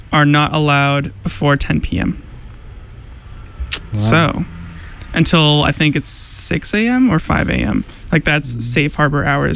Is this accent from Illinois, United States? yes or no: yes; Chicago, Illinois, United States; Yeah, I'm from Chicago, so … and, like … are, like, pretty big.